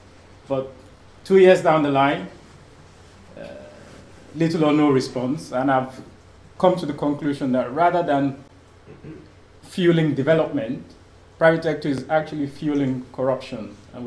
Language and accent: English; Nigeria; yes, I'm a Nigerian.